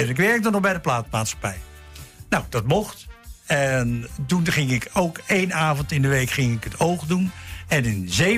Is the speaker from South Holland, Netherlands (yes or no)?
yes; Rotterdam, South Holland, Netherlands; now in Blaricum, Netherlands; Nee, ik ben echt een Rotterdammer.